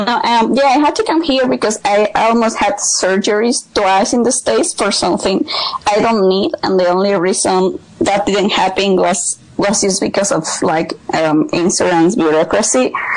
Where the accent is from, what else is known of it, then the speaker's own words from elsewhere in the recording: Spain; English is a second language; now in New York, United States; I'm from Spain, but I live in New York.